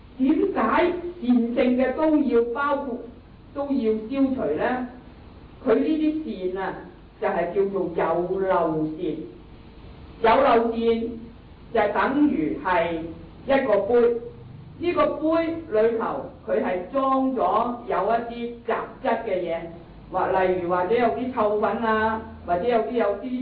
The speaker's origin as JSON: {"language": "Chinese", "region": "Guangdong", "country": "China", "said": "有的时候我们广东人说斋呢好像举起上来就乱龙那样"}